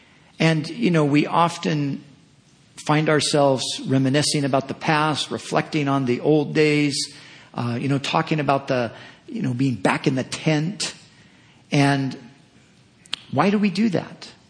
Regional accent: California, United States; I live in California. I was born in California. My parents and grandparents were born in California. My wife's parents, you know, hey, we're Californians.

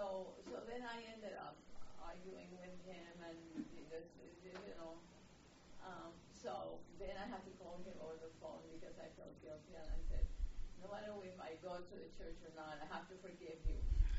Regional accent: Puerto Rico; I came from Puerto Rico

